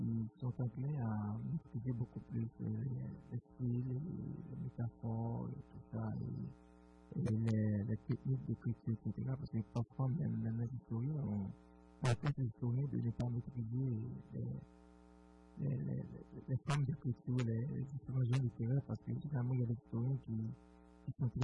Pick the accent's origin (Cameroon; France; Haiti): Haiti; Par exemple, moi je viens d'Haïti.